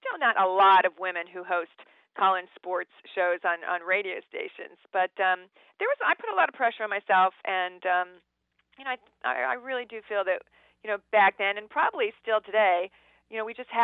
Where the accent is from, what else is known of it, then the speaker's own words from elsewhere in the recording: Ohio, United States; we had a big backyard at my house where I grew up in Ohio